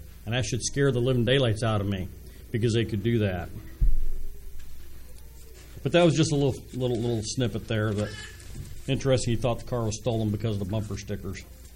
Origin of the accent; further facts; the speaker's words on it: Indianapolis, Indiana, United States; I used to say when I was growing up in Indianapolis, and it's still that way